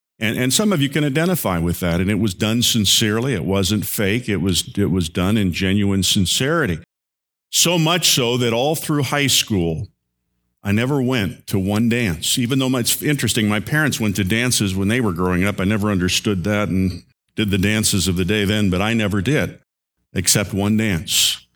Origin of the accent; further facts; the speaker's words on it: Hammond, Indiana, United States; And I said, it'll never get back to my hometown, Hammond, Indiana, that I danced in Dallas.